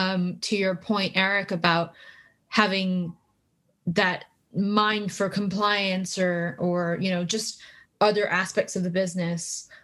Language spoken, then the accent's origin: English; California, United States; I mean, I'm from the Silicon Valley. Both my parents were QA engineers.